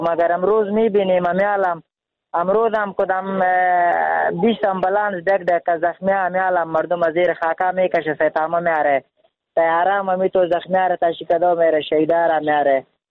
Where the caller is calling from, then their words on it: Nangarhar, Afghanistan; افغان است، من ننگرهار